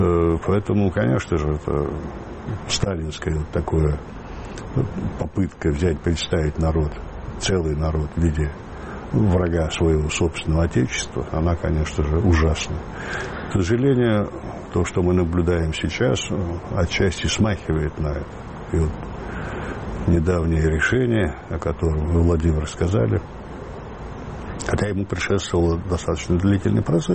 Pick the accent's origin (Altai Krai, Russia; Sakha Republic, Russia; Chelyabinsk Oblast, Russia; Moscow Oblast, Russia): Altai Krai, Russia; Я жил в детстве в Алтайском крае